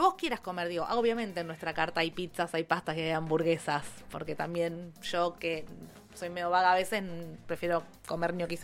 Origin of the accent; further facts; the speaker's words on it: Villa Elisa, Buenos Aires Province, Argentina; Porque soy de allá, o sea, soy de Villa Elisa.